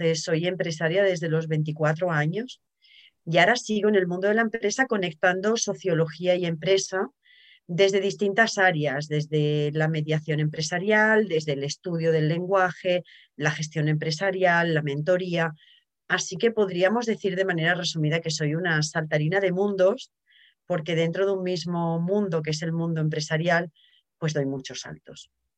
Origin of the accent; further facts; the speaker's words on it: South, Spain; born there; soy una mujer nacida en el sur de España y tengo bastantes características, podríamos decir, sureñas.